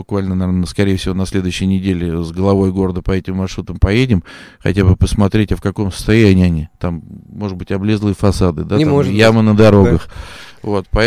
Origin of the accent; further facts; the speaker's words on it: Ivanovo, Ivanovo Oblast, Russia; Тут не знаю, что меня дернуло сказать, что я из Ивана.